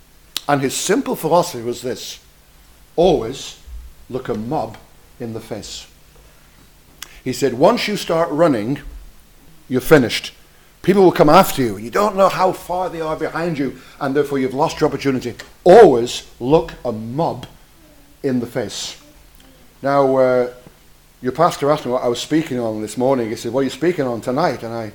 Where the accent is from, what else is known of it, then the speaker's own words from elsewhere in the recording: Blackburn, North West England, United Kingdom; Now, I come from Blackburn and I tell people Cone is not the end of the world